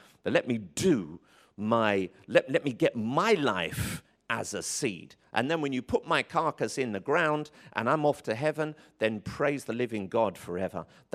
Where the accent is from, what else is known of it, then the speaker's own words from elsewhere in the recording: United Kingdom; I'm British, you know?